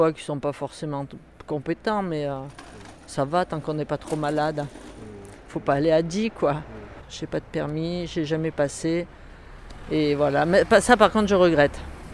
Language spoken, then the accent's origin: French; Châtillon, France; born there; Je suis née à Châtillon, je suis partie, je suis revenue, mais là maintenant ça fait bientôt 31 ans ouais, que je suis là